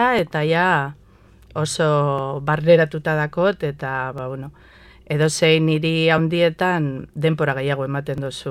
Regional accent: Santutxu, Basque Country, Spain; Bai, Santutxu jaioa eta hasia be bai.

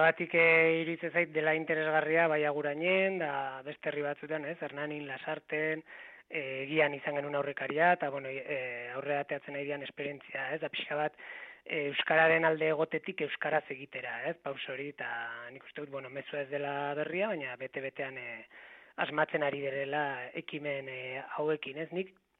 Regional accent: Irun, Basque Country, Spain; behintzat Irunen gure herrian eta baita ere

